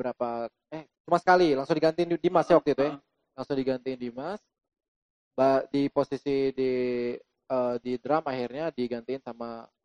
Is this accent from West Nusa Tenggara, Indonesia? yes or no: no; South Sumatra, Indonesia; Mau dari dibilang dari Lahat nggak masalah, dibilang dari Palembang juga nggak masalah karena kita kan sama-sama dari Sumatera Selata